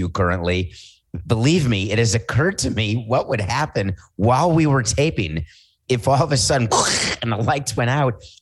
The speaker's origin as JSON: {"language": "English", "town": "New York City", "region": "New York", "country": "United States", "tie": "born or raised there", "said": "I have, because I grew up in New York City, so I feel like I have been in more buildings."}